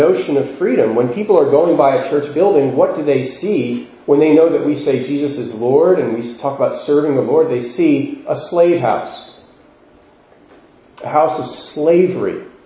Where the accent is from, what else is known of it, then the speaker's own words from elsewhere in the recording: United States; I'm going to tell you, I'm an American. I grew up an American, right?